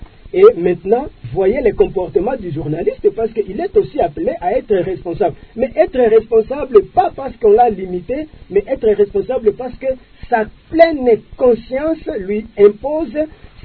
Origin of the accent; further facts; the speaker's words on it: South Kivu, DR Congo; C'est là que ça cloche ici chez nous au Sud Kivu.